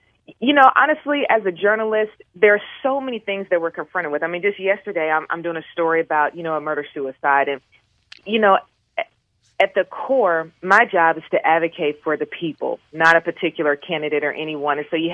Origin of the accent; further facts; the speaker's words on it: Tennessee, United States; But, you know, I'm from Tennessee.